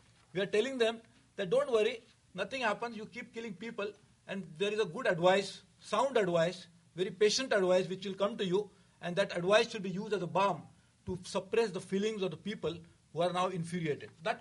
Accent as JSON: {"language": "English", "country": "India", "said": "So we, as Indian, we also got a stake in ensuring that Pakistan becomes a stable state."}